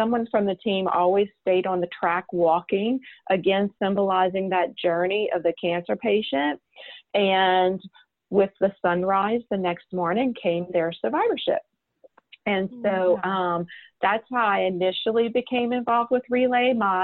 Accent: Houma, Louisiana, United States; Yeah, so I am from Southeast Louisiana, a town called Houma. It is south of New Orleans.

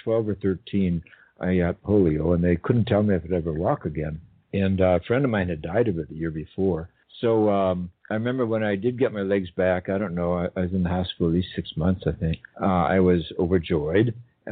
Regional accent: Madison, Wisconsin, United States; Well, I grew up in Madison, Wisconsin.

